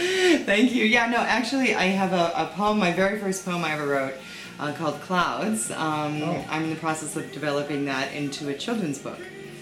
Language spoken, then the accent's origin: English; California, United States; Well, I'm from California. You have to remember. There's a lot of desert out there.